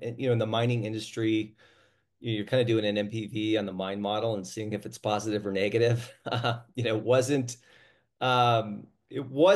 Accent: Michigan, United States; Yeah, so I after growing up in Michigan, I did my undergrad at West Point and spent 10 years in the Army as a helicopter pilot.

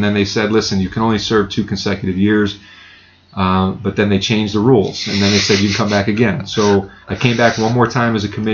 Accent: Lakewood, Ohio, United States; I'm a kid from Lakewood, Ohio

